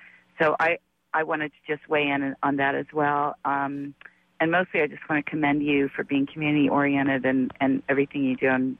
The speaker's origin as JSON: {"language": "English", "town": "Oakland", "region": "California", "country": "United States", "said": "from Oakland."}